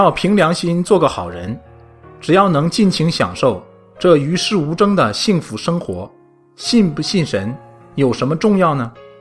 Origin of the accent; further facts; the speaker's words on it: China; 跟许多来自中国大陆的移民一样，我从小生活在信仰缺失的社会，接受的也是无神论教育，一直不相信有神。